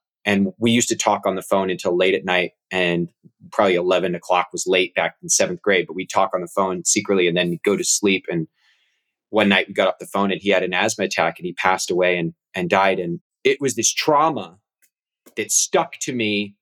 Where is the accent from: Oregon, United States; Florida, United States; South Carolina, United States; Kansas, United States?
Kansas, United States; I grew up in Kansas, and I was raised in a cultural community where you were really not meant to fear death at all.